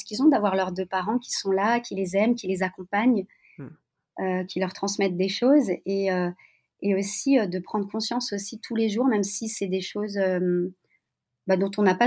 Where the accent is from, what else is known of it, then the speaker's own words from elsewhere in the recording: France; born there; je suis née en France